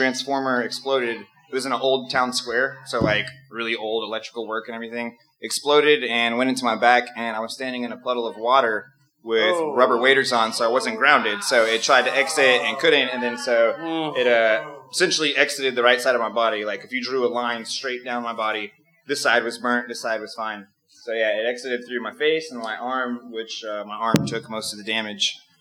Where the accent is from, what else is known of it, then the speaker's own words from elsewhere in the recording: Roatan, Bay Islands, Honduras; also born or lived in Guam / Seattle, United States; now in Atlanta, United States; So a little bit in Guam, then I moved to right outside of Seattle, Washington, until I was about 6, and then moved to Roatan, Honduras, and lived there until 2000. And then since then, I've been in Atlanta.